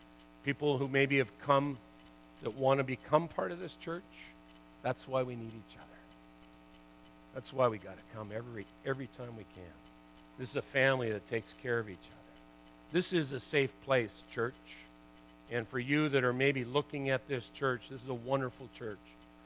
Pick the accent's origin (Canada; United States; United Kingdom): Canada; Burnaby, British Columbia; I'm a kid from Burnaby. We grew up right in Burnaby.